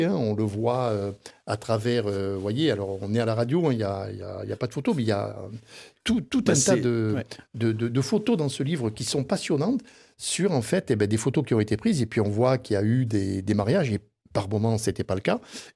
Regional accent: Bergerac, Nouvelle-Aquitaine, France; quand j'étais gamin, à l'école à Bergerac

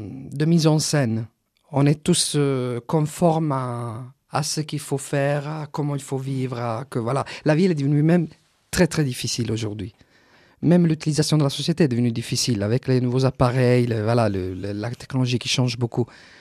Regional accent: Apulia, Italy; born there; Parce que moi je suis né dans les Pouilles, à côté de chez lui

